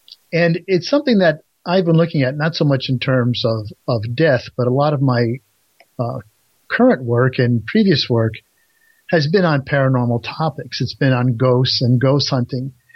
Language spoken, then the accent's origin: English; New England, United States; I'm not a native Buckeye. I mean, I grew up in New England